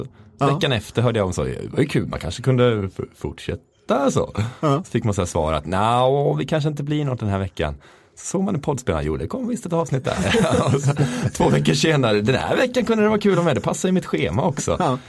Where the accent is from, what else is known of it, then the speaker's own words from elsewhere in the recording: Mullsjö, Jönköping County, Sweden; Nej, det är jag inte. Jag är från Mullsjö.